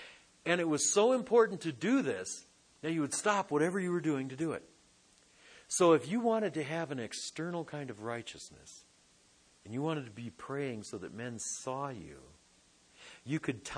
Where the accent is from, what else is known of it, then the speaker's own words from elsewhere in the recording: Detroit, Michigan, United States; And I just want it to look good because I'm from Detroit. And everybody back there, their cars looked good. You know, you're a Detroiter.